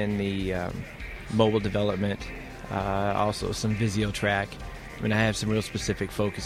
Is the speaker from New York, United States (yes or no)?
no; Big Rapids, Michigan, United States; I'm from Big Rapids, Michigan.